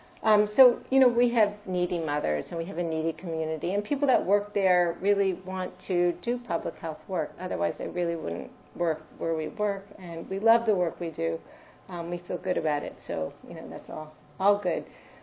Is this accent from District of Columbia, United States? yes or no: no; New Jersey, United States; I'm a pediatrician. I'm from New Jersey